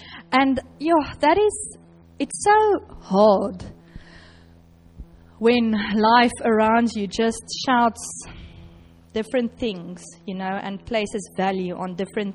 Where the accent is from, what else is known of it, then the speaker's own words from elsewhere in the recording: Johannesburg, Gauteng, South Africa; But I am from Johannesburg, which is a summer rainfall region in South Africa. So I'm not used to the winter rain.